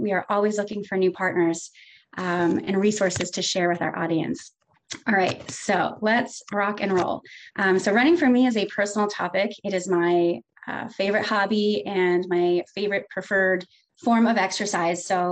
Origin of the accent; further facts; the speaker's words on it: Maryland, United States; moved away as an adult; immediately moved from my home state of Maryland to Fort Benning, Georgia.